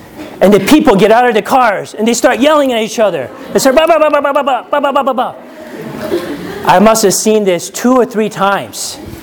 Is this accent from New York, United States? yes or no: yes; New York, United States; born there; I'm Korean, but I was born here in America. And not only in America, I was born in New York. So I'm a New York Korean American.